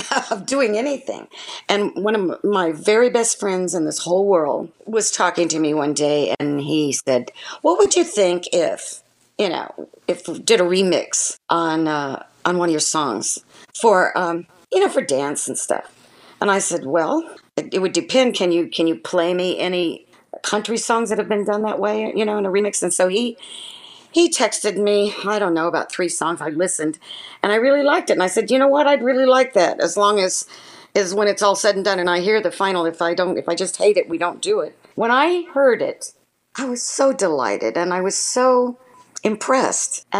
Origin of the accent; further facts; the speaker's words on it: California, United States; also born or lived in Houston; Even though I was born in Houston, I was, of course, raised in Southern California.